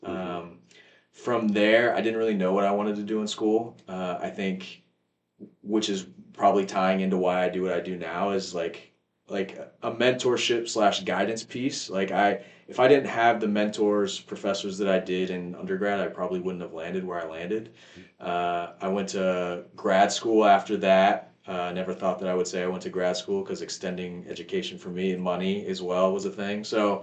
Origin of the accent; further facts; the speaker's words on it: East Coast, United States; I'm from the East Coast originally.